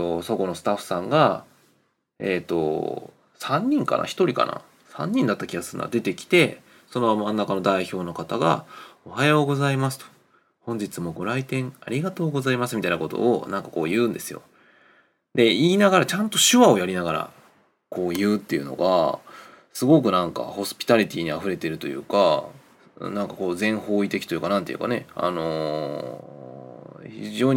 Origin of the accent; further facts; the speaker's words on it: Gifu, Japan; 僕は出身がその辺なんですね。岐阜県の多治見の高校に通ってたんですけど、住んでるところは多治見じゃなかったんですけど、多治見まで、歩いて1分とかぐらいの、その多治見とギリギリの境のところに住んでたんですけど